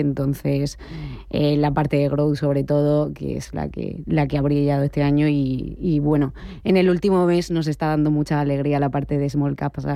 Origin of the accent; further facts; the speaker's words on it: Villanueva de la Serena, Extremadura, Spain; accent: Extremaduran; por el acento notaréis que no soy de Madrid, soy extremeña.